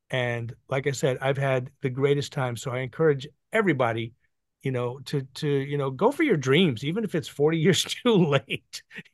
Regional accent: New York, United States; I mean, I grew up with an Irish Catholic father and a Jewish mother, and I grew up in New York, and so which means I drink cheaply, or I drink and feel guilty about it, right?

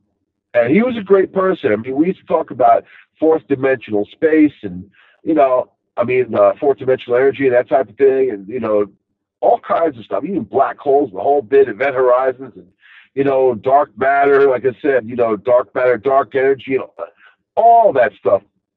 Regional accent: Rockville Centre, New York, United States; And he's like, you know, you're from Long Island. I like pegs it right away. Because he was from the city. And then I was like, yep. He asked me where I was from. I said, Rockville Center.

